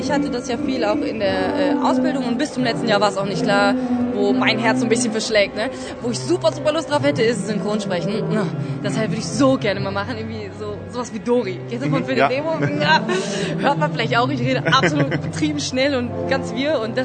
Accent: Cologne, North Rhine-Westphalia, Germany; Ich komme tatsächlich aus Köln, ja. Köln.

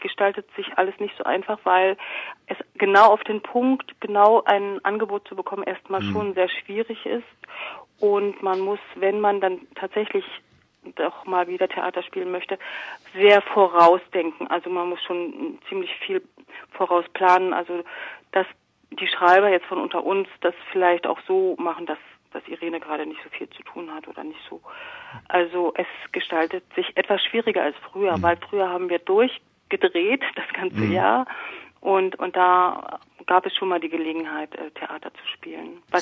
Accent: Potsdam, Brandenburg, Germany; also erstmal, ich komme ja aus Potsdam und bin ich erstmal hin und her geflogen.

